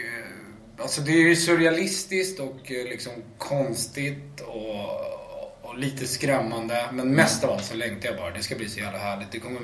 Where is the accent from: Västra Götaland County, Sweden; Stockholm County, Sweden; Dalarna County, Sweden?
Stockholm County, Sweden; Stockholm; also born or lived in Malmö; jag är faktiskt född på Malmö lasarett. Även om vi flyttade till Stockholm väldigt tidigt.